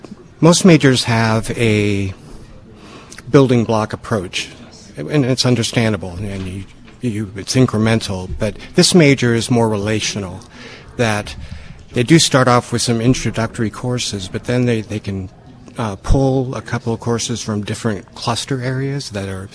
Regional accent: Oregon, United States; Well, I'm originally from Oregon, went into the Peace Corps, Guatemala in 1984

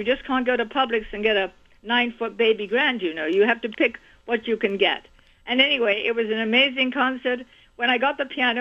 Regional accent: London, United Kingdom; And I was born and raised in London.

